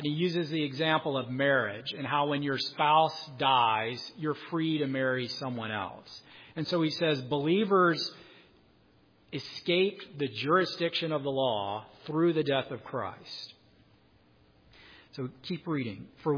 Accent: Alabama, United States; So I'm from Alabama. I'm different than most of you who are from the Midwest.

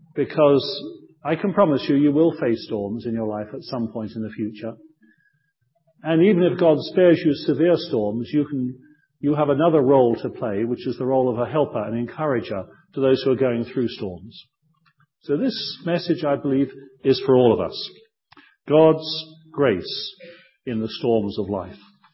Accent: Croydon, London, United Kingdom; He was also incidentally born in my hometown of Croydon in England

